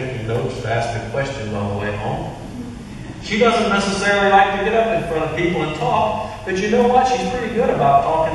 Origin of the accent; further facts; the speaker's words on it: Missouri, United States; I'm from Missouri. You're going to have to show me. Missouri is the show me state.